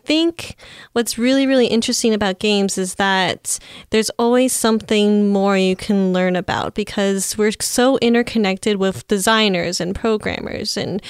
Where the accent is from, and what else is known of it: Arizona, United States; born or raised there